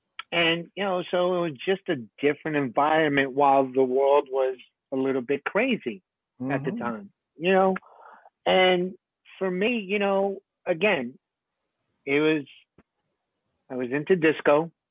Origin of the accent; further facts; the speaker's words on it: Bronx, New York, United States; growing up in the Bronx in the early 70s, there was music everywhere.